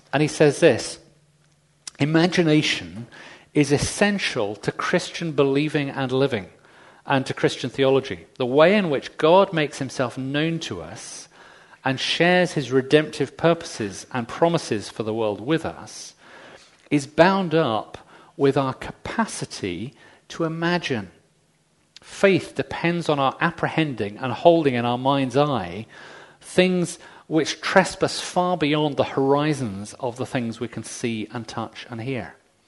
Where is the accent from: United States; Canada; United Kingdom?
United Kingdom; England; born there; am now 47, so I reckon I've got another 30 years before I beat the odds. Actually, I might get another year because I was born in England.